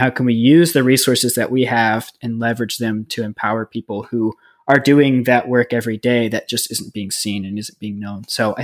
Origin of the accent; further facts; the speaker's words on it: United States; obviously, I'm an American, you know, I love the country that I grew up in.